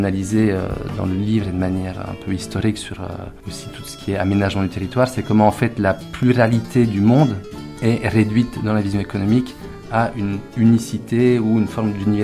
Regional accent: Belgium; je suis belge, vous l'entendrez à mon accent. Et du coup, on habitait avec ma compagne à Bruxelles

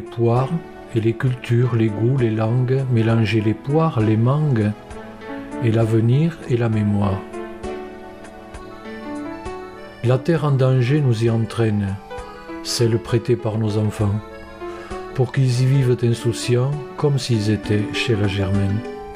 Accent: Rodez, Occitanie, France; je suis originaire de Rodez, mais j'ai choisi, parce qu'avec un peu d'ancienneté on peut choisir son poste, j'ai choisi de venir dans le bassin et j'ai sévi notamment 13 ans à Aubin.

